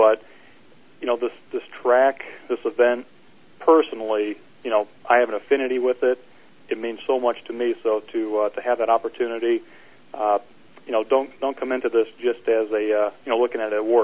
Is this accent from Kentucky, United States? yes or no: no; Illinois, United States; I'm from Illinois originally, but before Route 66 Raceway was built over there in Joliet, we would travel over here every weekend from 1995 through 2006, racing junior dragster.